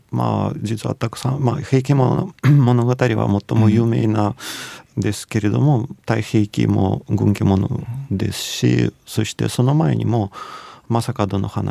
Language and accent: Japanese; Dnipro, Dnipropetrovsk Oblast, Ukraine; Japanese is a second language; 私もキエフ出身じゃなくてドニプロっていうところの、はい、という町の出身で、はい、初めてキエフに行った時に本当にびっくりしました